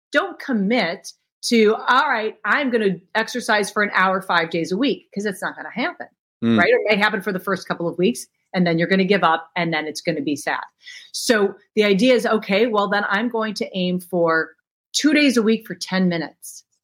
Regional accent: Minnesota, United States; No, you know, so I grew up in Minnesota, and my dad produced all the rock concerts that came to town.

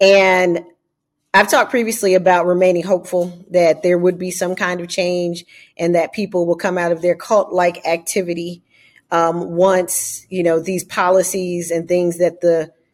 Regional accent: Georgia, United States; in my home state of Georgia, where I currently live

